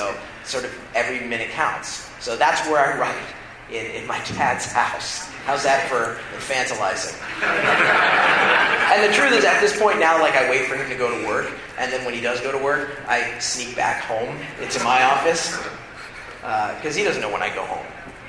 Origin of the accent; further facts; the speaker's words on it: California, United States; also born or lived in New York; I moved to California from New York. I was actually from California. Moved to New York to write for SNL